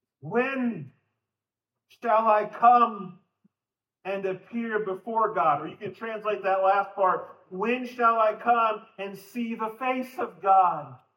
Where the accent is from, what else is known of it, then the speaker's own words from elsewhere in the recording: Iowa, United States; also born or lived in West Virginia; now in Nebraska, United States; I grew up in Iowa. I grew around seeing deer. And when I moved back to Nebraska, I was hoping to see a lot more deer.